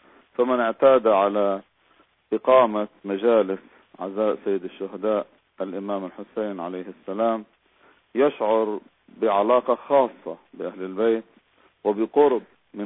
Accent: Majdal Selm, Nabatieh Governorate, Lebanon; المسؤول عن جمعية تقيم العاشر من المحرم بأداء تمثيلي في بلدتنا مجد السلم اسمه جمعية الزهراء،

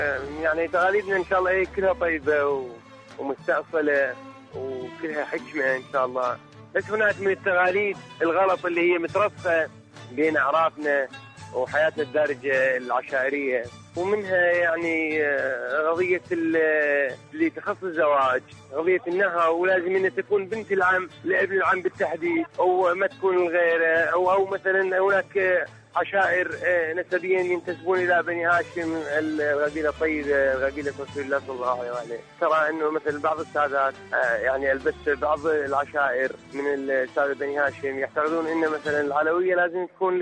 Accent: Bahrain; من البحرين

